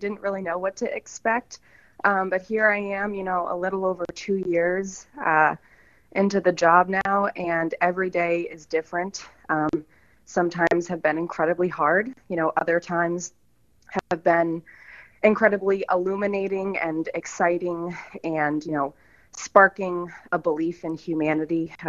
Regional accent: Boston, Massachusetts, United States; But I grew up outside of Boston, and I would actually ask my parents to, like, drive me through the tough neighborhoods, when we'd be at the Prue or at a Red Sox game

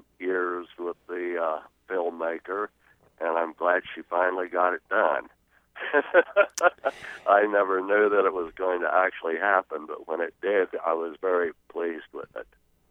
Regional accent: Albuquerque, New Mexico, United States; when I grew up in Albuquerque, I could see Mount Taylor 65 miles away.

